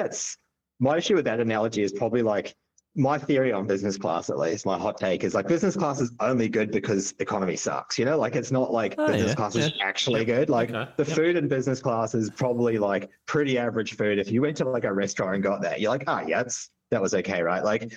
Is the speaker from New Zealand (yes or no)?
yes; New Zealand; now in Melbourne, Australia; I'm originally a Kiwi, but live in Melbourne now.